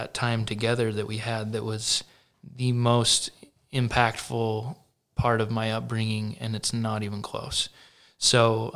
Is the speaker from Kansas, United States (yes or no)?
no; Salt Lake City, Utah, United States; I grew up in Salt Lake. I went to East High School. I'm the youngest of four.